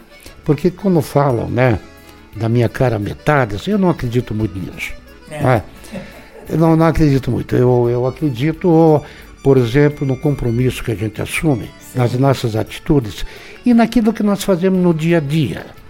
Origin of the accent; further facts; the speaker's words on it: Rio Grande do Sul, Brazil; now in Paraná, Brazil; Eu, sendo gaúcho, morando aqui no Paraná